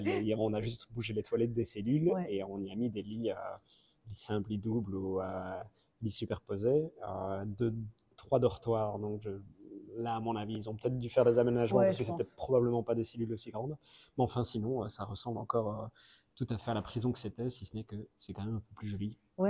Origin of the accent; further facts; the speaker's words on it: Liège, Wallonia, Belgium; now in Christchurch, New Zealand; Alors, je suis belge, oui. Francophone, je suis liégeois. Mmh. J'ai 28 ans, je suis actuellement à Christchurch également, évidemment, et ça fait maintenant 2 mois que je suis en Nouvelle-Zélande.